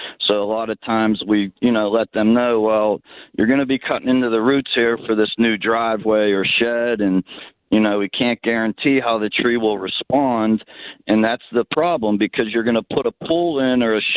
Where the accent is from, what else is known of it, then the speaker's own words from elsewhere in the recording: Pittsburgh, Pennsylvania, United States; And, you know, I grew up in Greenfield, so I'm, you know, familiar with those Greenfield, Squirrel Hill, Hazelwood.